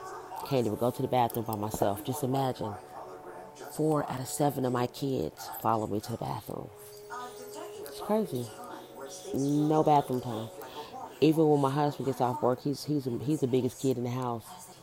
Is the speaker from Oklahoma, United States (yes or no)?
yes; Oklahoma City, Oklahoma, United States; also born or lived in Texas; So I am from Oklahoma City. I currently live in none of your goddamn business. I will tell y'all that I used to live in Texas. Texas is my second home.